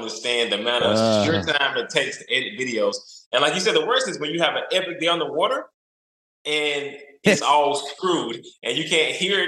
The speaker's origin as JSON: {"language": "English", "region": "Georgia", "country": "United States", "tie": "born or raised there", "said": "I'm based in North Georgia, but as you say, the black tannic water and stuff like that, I grew up in South Georgia."}